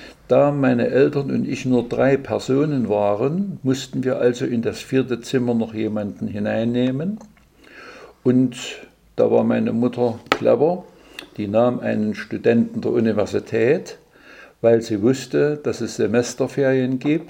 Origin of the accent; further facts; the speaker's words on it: Leipzig, Saxony, Germany; Ich bin in Leipzig geboren, habe in meiner Kindheit im Stadtteil Gohlis gewohnt und bin mit meinen Eltern 1950 ins Waldstraßenviertel gezogen.